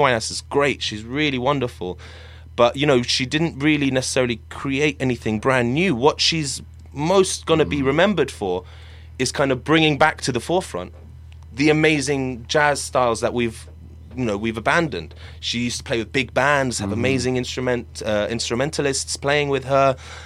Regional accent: Syria; I was like, I'm from Syria.

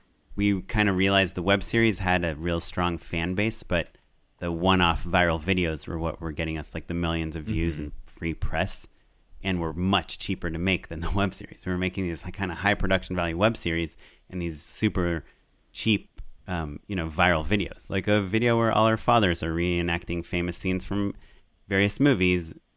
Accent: Scotland, United Kingdom; I'm Scottish and not planning a move to LA anytime soon.

